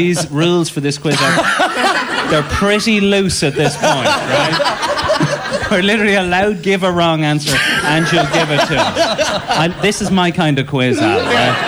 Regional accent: Roscommon, Connacht, Ireland; Well, I am from Roscommon, so

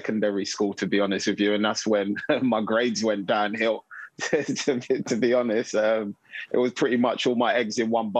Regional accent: London, United Kingdom; we grew up in South London

